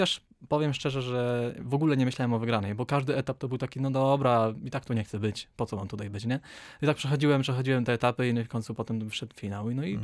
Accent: Lesser Poland, Poland; Tak, koło Limanowej.

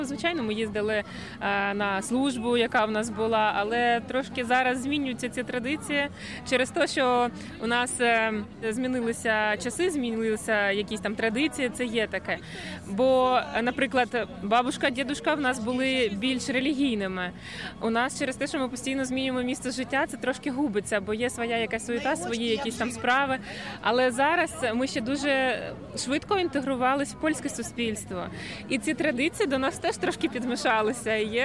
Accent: Donetsk, Donetsk Oblast, Ukraine; moved away as an adult; also born or lived in Kyiv; now in Rzeszów, Poland; Ми разом з мамою тут на ярмарку. Ми з України. Вже вдруге міняємо своє місце життя, бо до того мешкали, жили в Донецьку. Потім в 14-му році приїхали до Києва.

